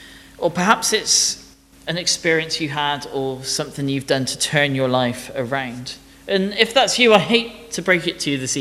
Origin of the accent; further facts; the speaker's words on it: United Kingdom; One person very strangely said because I'm British, as if British equals Christian.